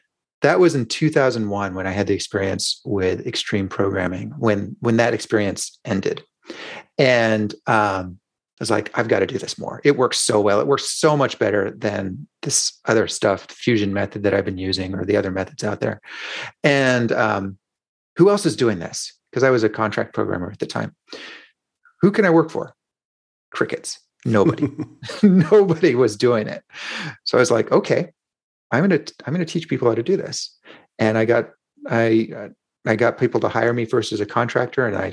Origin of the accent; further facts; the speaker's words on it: Portland, Oregon, United States; He and Ward Cunningham were working at Tektronix here in Portland, which happens to be my hometown.